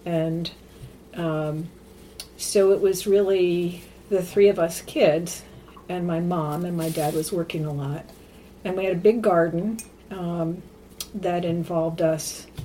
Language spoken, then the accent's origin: English; Rotterdam, New York, United States; also born or lived in Saratoga County; So I was born in Schenectady, in little community of Rotterdam.